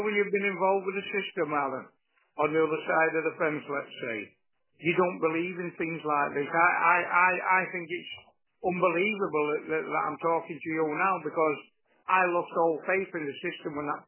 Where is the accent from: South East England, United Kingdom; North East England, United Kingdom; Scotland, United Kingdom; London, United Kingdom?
Scotland, United Kingdom; because I'm Scottish … as well, and I've got the same name. I've got the same name, ironically.